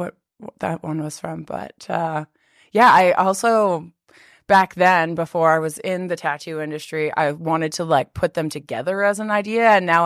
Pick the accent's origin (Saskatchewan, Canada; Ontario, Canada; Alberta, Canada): Alberta, Canada; Fort McMurray; growing up in Fort Mac, there wasn't as much opportunity to learn from others.